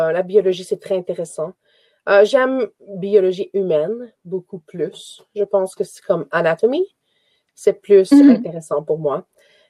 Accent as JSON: {"language": "French", "region": "Quebec", "country": "Canada", "tie": "born there", "said": "Pour moi, mes parents sont québécois Et je suis née au Québec aussi, donc je suis canadienne québécoise. Mais ça va, c'est bon. J'aime Québec beaucoup et ma famille parle français."}